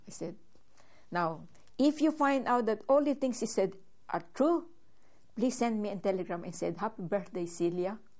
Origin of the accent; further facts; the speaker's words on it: Philippines; You come from the United States, I come from the Philippines.